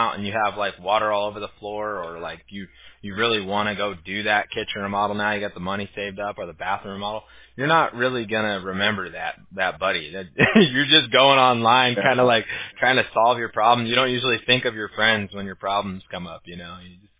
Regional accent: California, United States; I live over here, but I'm from Orange County originally, so we're kind of like the red area.

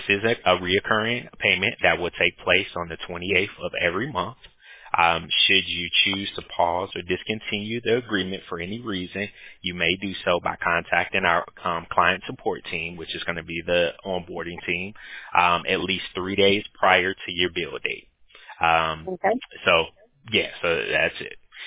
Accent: Washington, District of Columbia, United States; I'm originally from Washington, D.C., so I'll always be a Redskins or, you know, Washington Commanders fan.

